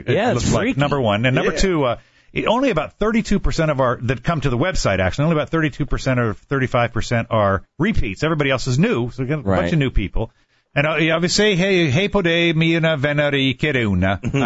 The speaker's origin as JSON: {"language": "English", "town": "Washington", "region": "District of Columbia", "country": "United States", "tie": "born or raised there", "said": "I mean, I grew up in Washington, D.C."}